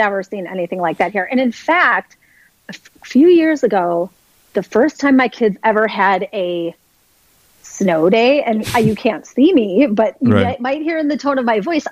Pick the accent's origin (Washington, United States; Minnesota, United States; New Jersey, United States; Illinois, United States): Illinois, United States; Chicago; I grew up in Chicago.